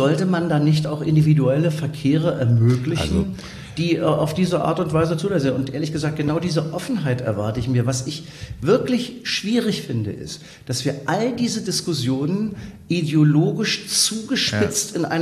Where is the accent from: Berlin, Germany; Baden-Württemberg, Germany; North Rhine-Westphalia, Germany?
Berlin, Germany; born there; in Berlin, wo ich geboren bin